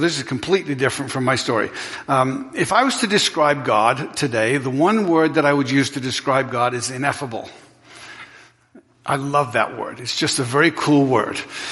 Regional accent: England, United Kingdom; I was raised in England.

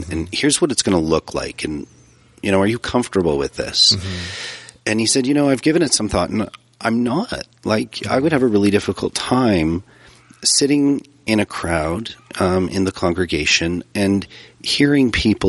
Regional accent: Alberta, Canada; I grew up in southern Alberta.

